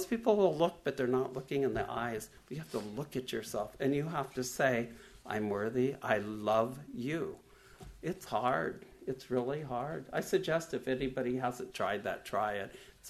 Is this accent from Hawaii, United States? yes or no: no; Ramona, California, United States; And growing up in Ramona a little bit, as Millie did, it was we had 3 acres, and it was small back then.